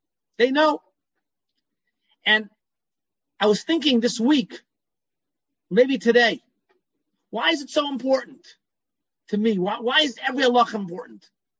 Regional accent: Chicago, Illinois, United States; When I was growing up in Chicago, my father had a doctor.

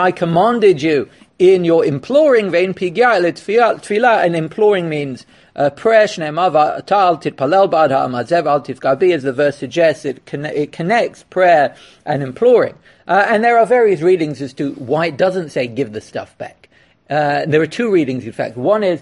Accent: England, United Kingdom; There was a phrase growing up in England

